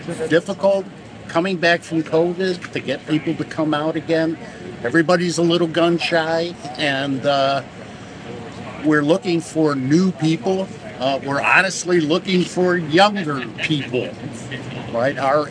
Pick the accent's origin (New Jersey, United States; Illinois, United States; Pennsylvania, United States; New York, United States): Illinois, United States; Chicago; In fact, I grew up in Chicago, so I hate trains.